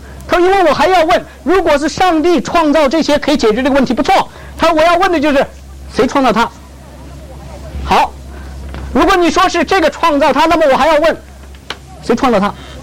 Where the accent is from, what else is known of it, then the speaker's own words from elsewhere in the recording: China; 他的思想影响我们中国人影响得很深，因为他在20世纪的头十几年20年到我们中国去过